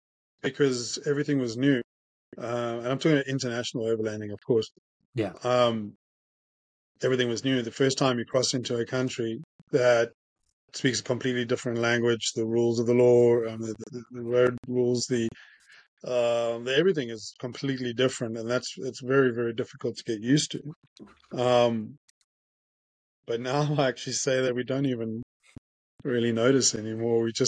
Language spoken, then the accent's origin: English; South Africa; Oh, hell yeah, absolutely. I'm from South Africa, man.